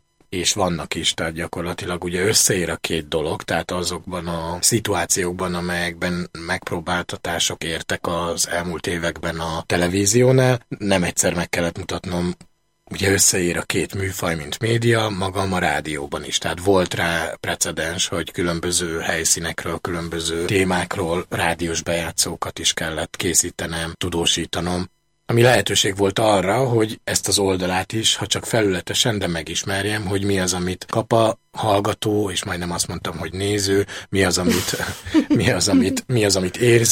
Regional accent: Kocsola, Tolna, Hungary; now in Budapest, Hungary; Tolna megye, egy kis falu mellett, Dombovár mellett egy kis falu, Kocsola, körülbelül 1500-an laknak ott, vagy legalábbis amikor eljöttem, akkor annyian laktak. Egy dolgos, hétköznapi cigány családban, a falu közepén, végén, szélén, a faluban. Ott nőttem fel

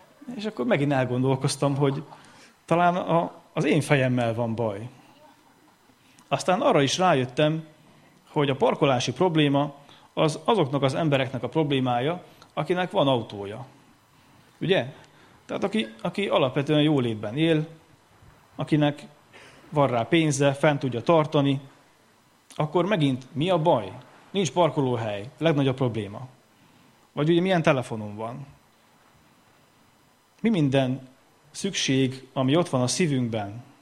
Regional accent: Great Hungarian Plain, Hungary; Én, aki alföldi vagyok, rengeteg hely, ellátunk a Mátráig.

